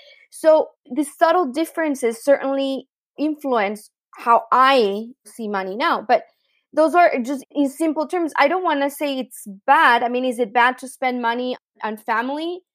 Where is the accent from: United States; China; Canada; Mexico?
Mexico; I grew up in Mexico with a lot of parties, weekend parties, quinceañeras, baptisms, and they were all big parties